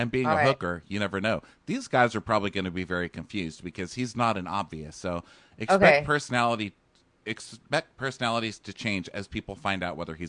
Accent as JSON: {"language": "English", "region": "Texas", "country": "United States", "tie": "born or raised there", "said": "And it's really hard growing up in Texas as a gay man. Okay. Yes. I mean, I did it."}